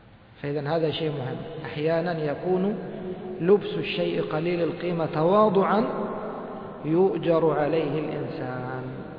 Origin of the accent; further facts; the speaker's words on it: Egypt; كلهم يلبس القلنصوة كما عندنا في مصر مشهور هذا